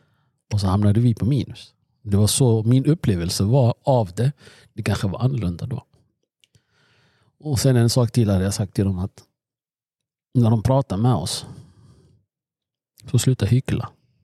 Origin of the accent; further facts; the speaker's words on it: Eritrea; now in Sweden; jag kan bara relatera till mig som eritrean